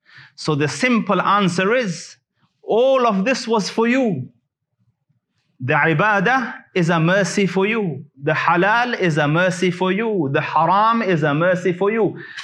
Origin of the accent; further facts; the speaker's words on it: Afghanistan; you are from Pakistan and I am from Afghanistan